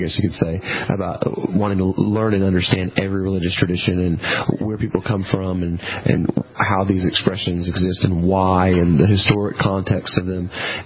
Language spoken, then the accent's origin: English; Tennessee, United States; Well, I grew up in East Tennessee, which is a very Southern Baptist area.